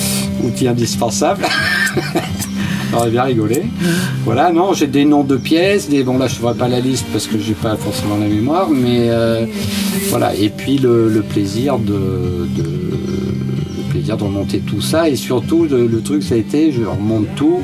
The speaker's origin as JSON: {"language": "French", "town": "Brioude", "region": "Auvergne-Rhône-Alpes", "country": "France", "said": "moi je suis de Brioude en Haute-Loire"}